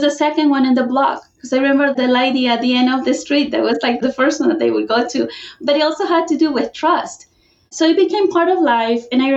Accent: Nicaragua; now in United States; I was born and raised in Nicaragua during the war, 1980s.

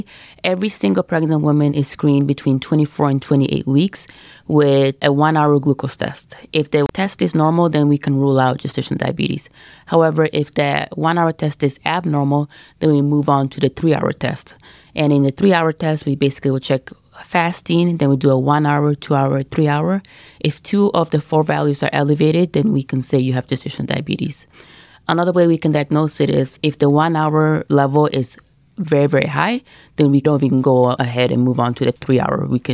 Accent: Michigan, United States; I grew up and trained in Michigan, did my medical school at Michigan State University, go green, go white, and then did my residency in Detroit.

